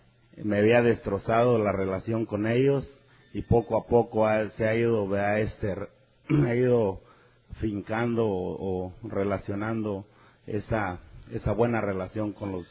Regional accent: San Francisco Uricho, Michoacán, Mexico; born there; Yo nací en San Francisco Uricho, municipio de Rongarícuaro, del lago de Pátzcuaro, Michoacán.

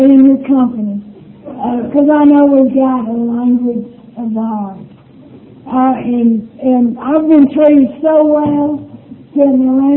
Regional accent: Alabama, United States; born or raised there

